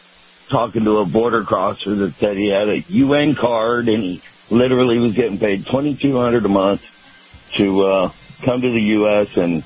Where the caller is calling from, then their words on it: Sarasota, Florida, United States; in Sarasota.